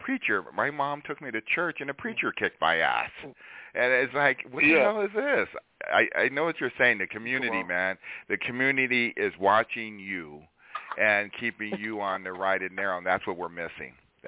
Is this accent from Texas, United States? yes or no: no; Philadelphia, Pennsylvania, United States; I have seen some moms when I'm growing up in Inglewood in Philadelphia.